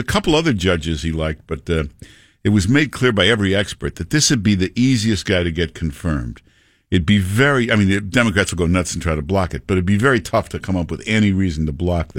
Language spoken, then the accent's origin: English; Michigan, United States; Yes, I'm from Michigan. I've been to Cleveland.